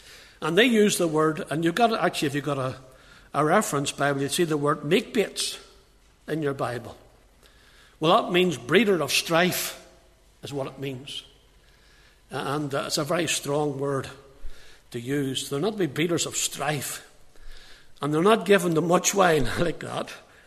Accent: Northern Ireland, United Kingdom; I was brought up in Leganeel, and the real name Leganeel comes from a river that runs down from the mountains down to Belfast.

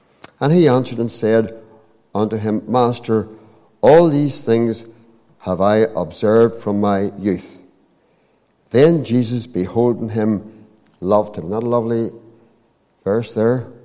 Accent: Armagh, Northern Ireland, United Kingdom; I'm from Armagh. I was brought up outside Armagh, just a couple of miles out the Newry Road.

